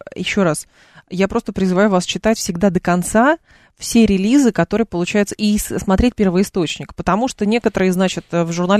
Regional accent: Lyubertsy, Moscow Oblast, Russia; я из Люберец.

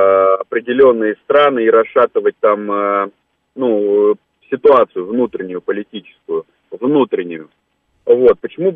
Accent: Moldova; Сам родом из Молдавии

